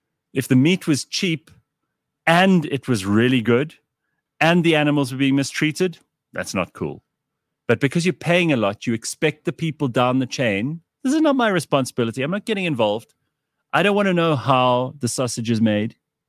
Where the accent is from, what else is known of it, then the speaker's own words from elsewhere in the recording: South Africa; Just enjoy the meat. It's one of the best things about being South African.